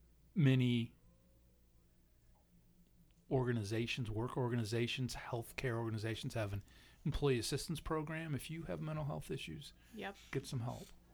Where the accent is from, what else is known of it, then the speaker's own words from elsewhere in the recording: Ohio, United States; We're from Central Ohio.